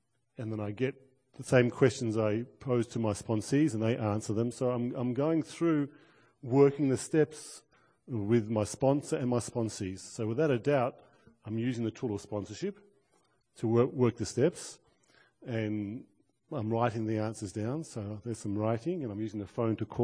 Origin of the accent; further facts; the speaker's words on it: Israel; English is a second language; I come from Israel